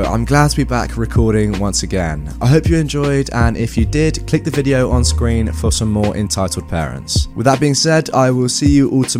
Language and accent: English; United Kingdom; Yes, I'm actually British.